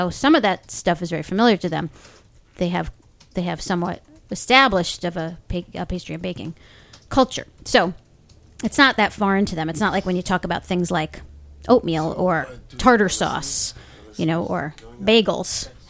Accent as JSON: {"language": "English", "country": "United States", "said": "And I'm American. I don't speak metric."}